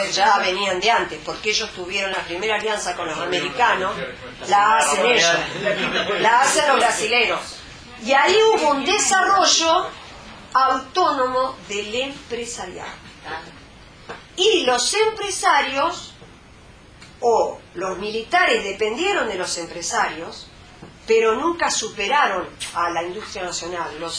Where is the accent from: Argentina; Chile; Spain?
Argentina; Después de Estados Unidos somos nosotros, los argentinos.